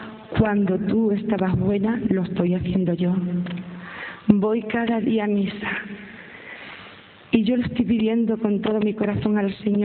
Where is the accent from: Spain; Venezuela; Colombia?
Spain; Barcelona, Catalonia; yo soy de Barcelona